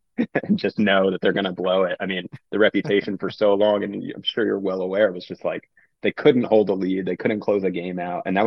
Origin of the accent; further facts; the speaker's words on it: New York, United States; So yeah, I grew up in New York. I was born in the early 90s.